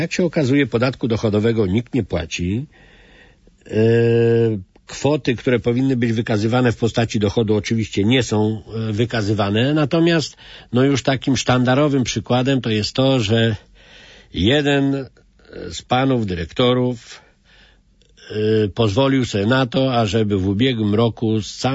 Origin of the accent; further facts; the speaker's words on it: Ostrołęka, Masovian Voivodeship, Poland; pochodzę z Ostrołęki i pracuję w Ostrołęce